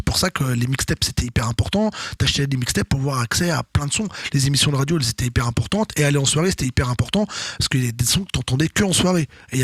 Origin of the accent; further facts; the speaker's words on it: Rennes, Brittany, France; now in Paris, France; j'habitais pas à Paris. Moi, je viens de Rennes, je suis arrivé en 96 à Paris